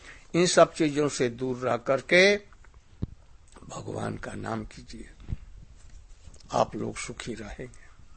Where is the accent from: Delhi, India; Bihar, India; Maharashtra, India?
Bihar, India; born there; मेरा जन्म वाराणसी के निकट बिहार में हुआ